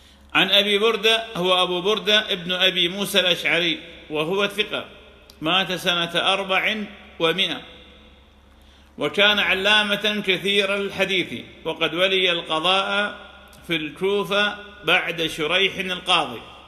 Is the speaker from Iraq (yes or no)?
yes; Iraq; وشاهدنا بحمد الله تعالى في بلادنا العراق